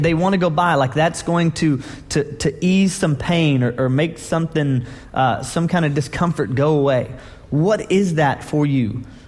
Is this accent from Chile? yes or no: no; Dallas, Texas, United States; Oh, where are you from? Oh, I'm from Dallas. Oh, great shopping.